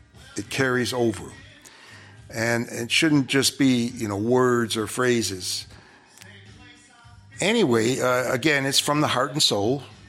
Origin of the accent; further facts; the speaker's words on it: Chicago, Illinois, United States; So, I'm not doing any recording per se lately in Chicago, but I mean, it's my hometown, so it holds a dear place in my heart.